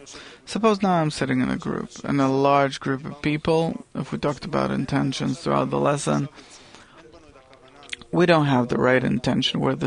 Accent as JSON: {"language": "English", "town": "Haifa", "region": "Haifa District", "country": "Israel", "lives_now": "Tel Aviv, Israel", "said": "I'm from Haifa originally, now in Tel Aviv."}